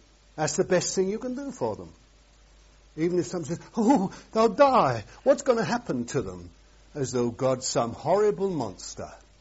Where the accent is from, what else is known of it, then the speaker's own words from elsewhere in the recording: England, United Kingdom; It's not practiced in our lands, I ought to say, being an Englishman